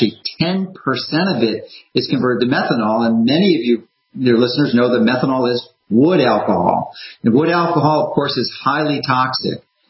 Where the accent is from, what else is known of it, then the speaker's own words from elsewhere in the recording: Chicago, Illinois, United States; and in Chicago, my hometown, next week.